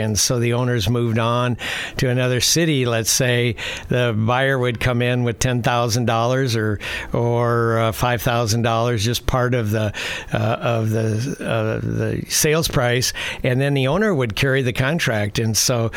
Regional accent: Roseburg, Oregon, United States; I grew up in Roseburg. We graduated, and I graduated from high school in 64.

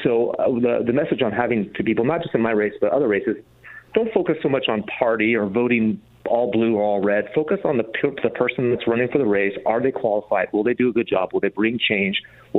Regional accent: Joseph, Oregon, United States; now in Portland, United States; I'm originally from Joseph, Oregon, which is Eastern Oregon. So I'm from and very familiar with rural Oregon.

